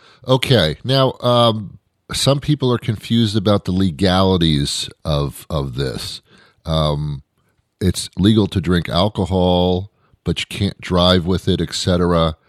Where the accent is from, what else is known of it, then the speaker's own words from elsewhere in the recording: New York City, New York, United States; It's funny because I grew up in New York City